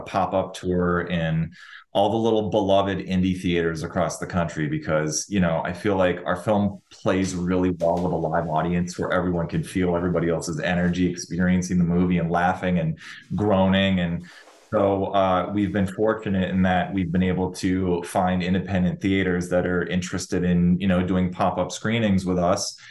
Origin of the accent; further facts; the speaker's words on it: Minnesota, United States; I grew up in Minnesota, and, you know, a lot of times our roads are not great.